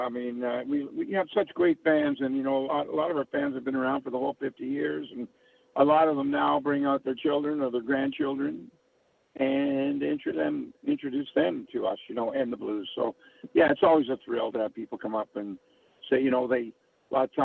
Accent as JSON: {"language": "English", "town": "Mississauga", "region": "Ontario", "country": "Canada", "tie": "born or raised there", "said": "I grew up in Port Credit, part of Mississauga."}